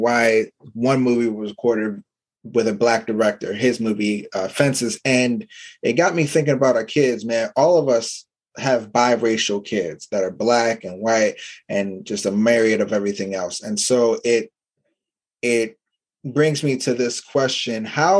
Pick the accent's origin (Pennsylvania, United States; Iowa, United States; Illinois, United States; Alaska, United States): Pennsylvania, United States; Philadelphia; So with me, I think I came from Philadelphia where it's, you know, it's 50% black and then 50% everything else, white, Latino, Asian, Jamaican.